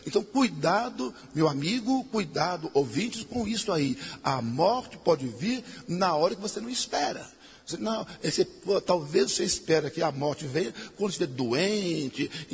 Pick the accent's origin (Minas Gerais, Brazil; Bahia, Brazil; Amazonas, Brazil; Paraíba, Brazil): Minas Gerais, Brazil; Divinópolis; na minha terra, em Divinópolis